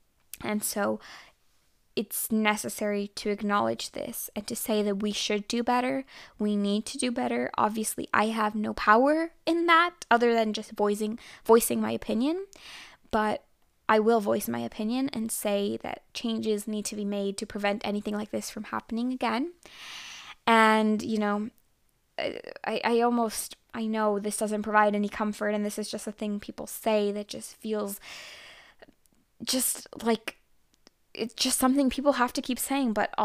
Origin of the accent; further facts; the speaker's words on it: Texas, United States; I am from Texas, just like … I'm just not a country person.